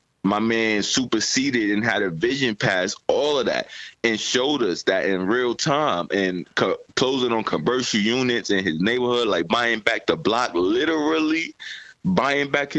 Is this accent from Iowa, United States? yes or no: no; Brooklyn, New York, United States; Like, me personally, I'm from the East Coast, being from Brooklyn, New York, and stuff like that.